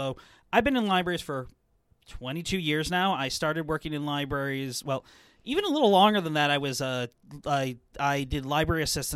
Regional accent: Midwest, United States; We're from the Midwest, obviously.

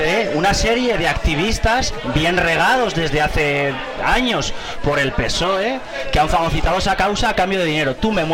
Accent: Madrid, Community of Madrid, Spain; si yo como madrileño estoy financiando

